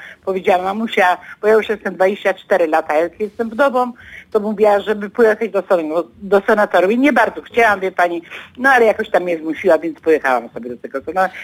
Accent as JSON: {"language": "Polish", "town": "Gdynia", "region": "Pomeranian Voivodeship", "country": "Poland", "tie": "born there", "lives_now": "Słupsk, Poland", "said": "mieszkam w Słupsku, ale jestem na ogół gdynianką, bo w Gdyni się urodziłam."}